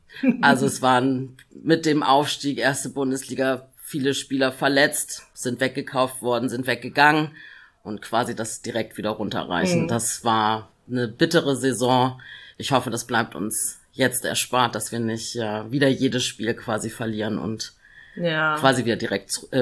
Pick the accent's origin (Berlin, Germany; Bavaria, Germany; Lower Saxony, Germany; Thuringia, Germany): Lower Saxony, Germany; also born or lived in Hanover; Südlich der Elbe ist Hannover, also ich bin Hannoveranerin, dort geboren, aber dann halt in Richtung Bremerhaven dann halt aufgewachsen. Genau, aber mein Vater ist Franzose